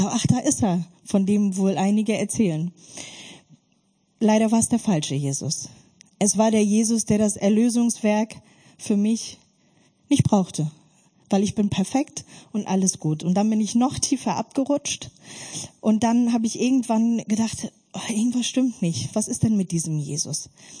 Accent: Germany; Ich bin in der DDR-Diktatur aufgewachsen

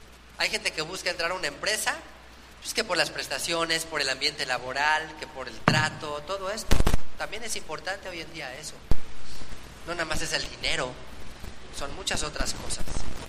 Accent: Mexico; pues todos somos mexicanos

